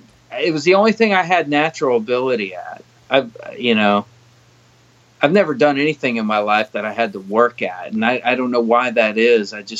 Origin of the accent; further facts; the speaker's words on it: Columbus, Ohio, United States; Columbus, Ohio.